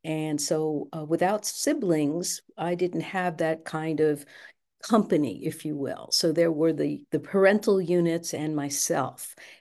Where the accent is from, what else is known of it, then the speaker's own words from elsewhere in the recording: New York City, New York, United States; I grew up in Brooklyn, New York. It was an urban area. Flatbush was the neighborhood. Went to Erasmus Hall High School.